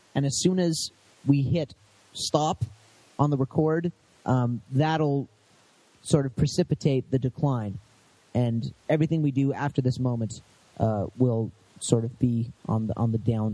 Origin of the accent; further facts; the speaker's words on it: Canada; It's late. We're lost. I'm tired. I'm Canadian.